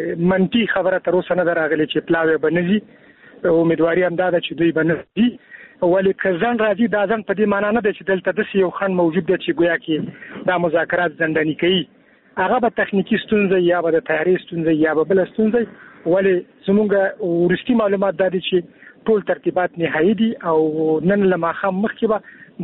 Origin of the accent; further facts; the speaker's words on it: Afghanistan; د یو افغان په توګه زه ډېر خوشحاله یم